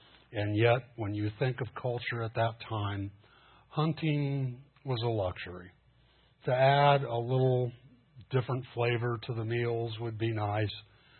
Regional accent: Los Angeles, California, United States; I grew up in East L.A. It was just as bad outside as it was inside.

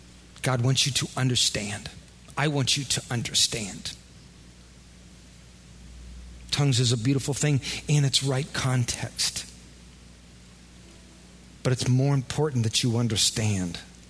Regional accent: Iowa, United States; And again, I'm from Iowa. We don't look for demons under every rock

